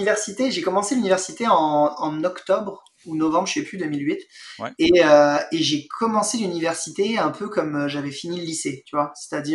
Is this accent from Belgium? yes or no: no; France; now in Montreal, Canada; sachant qu'en tant que Français, j'avais déjà été en Italie, jamais été à Rome